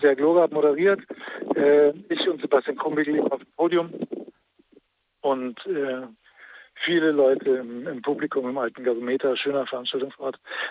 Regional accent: Bavaria, Germany; ich bin aus Bayern

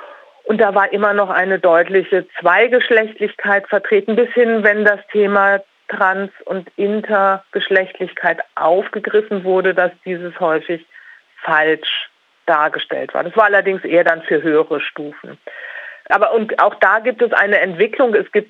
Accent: Lower Saxony, Germany; In Niedersachsen ist das, wo ich herkomme, ist das jetzt noch nicht in der gleichen Weise erfolgt

